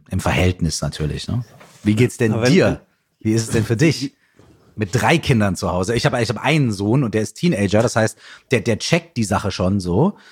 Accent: Minden, North Rhine-Westphalia, Germany; ich bin nicht in der Großstadt aufgewachsen. Ich bin in einer kleinen Stadt, also Minden hat irgendwie knapp unter 100.000 Einwohner.

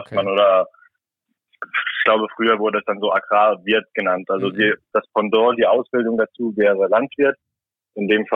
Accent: Saarland, Germany

